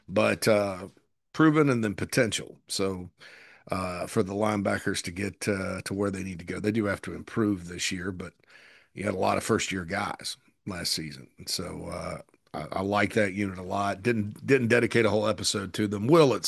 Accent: Spartanburg, South Carolina, United States; Beautiful park there in my hometown, home of the Hub City Spartanburgers

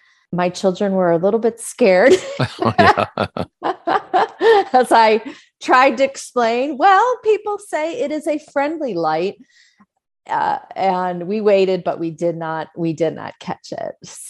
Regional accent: Chicago, Illinois, United States; It starts in my hometown city, Chicago, and every once in a while when I'm downtown, I'll pass by that starting point on Adams Street.

